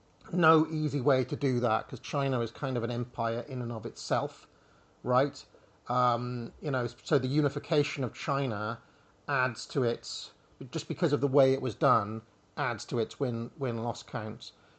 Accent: United Kingdom; My mother, as a Brit, so obviously I have Britain, you know, I'm British, and love this country

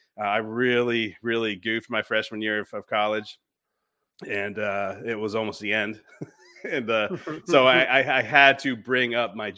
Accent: East Coast, United States; I grew up on the East Coast surfing.

